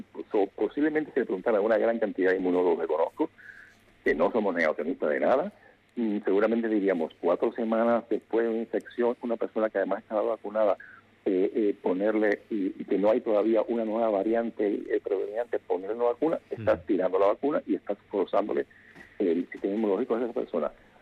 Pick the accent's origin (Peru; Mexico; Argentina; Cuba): Cuba; porque fíjate que estoy hablando egoístamente, como europeo, bueno, europeo de adopción, porque yo realmente soy cubano, como persona que vive en Europa, en el primer mundo